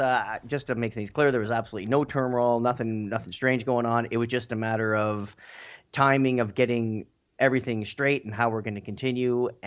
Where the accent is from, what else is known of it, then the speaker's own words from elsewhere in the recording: Ontario, Canada; and I'm from Ontario, Canada.